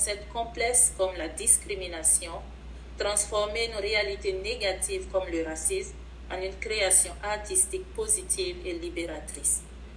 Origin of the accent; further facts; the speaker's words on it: Côte d’Ivoire; now in Canada; Moi, je fais partie de l'immigration noire. Je viens de la Côte d'Ivoire et je me retrouve aujourd'hui en Saskatchewan.